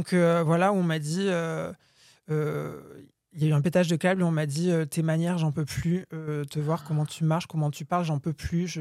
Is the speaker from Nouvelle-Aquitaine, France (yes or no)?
yes; Boudy-de-Beauregard, Nouvelle-Aquitaine, France; j'ai 21 ans et je suis née dans le Lot-et-Garonne, à Boudy de Beauregard. Du coup, j'ai grandi là-bas, j'ai fait toute ma vie là-bas, mon adolescence, et après, je suis partie à Bordeaux